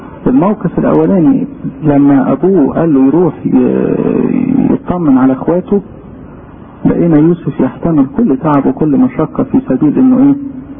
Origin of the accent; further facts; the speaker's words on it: Egypt; فعشان كده إحنا كمصريين يوسف ده له معزة إيه؟